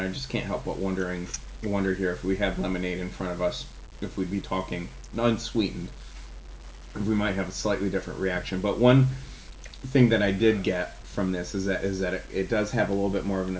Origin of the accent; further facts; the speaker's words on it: Ithaca, New York, United States; But you go to some of these, places upstate New York, especially where I grew up in the Ithaca area.